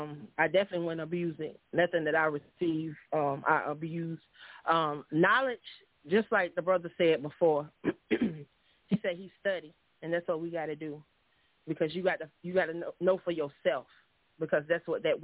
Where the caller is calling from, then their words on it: Union City, Georgia, United States; I am calling from Union City, Georgia, tonight.